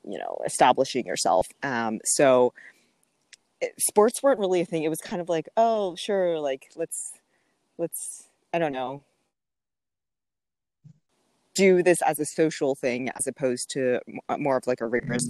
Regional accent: Atlanta, Georgia, United States; born there; my parents are Thai. They immigrated from Thailand in the 80s, and I was born in Atlanta, but they did not know English when they moved here

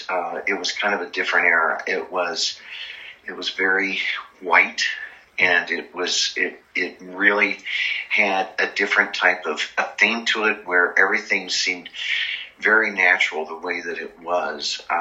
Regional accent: Ohio, United States; You don't even know this about me, but I'm from Clark County.

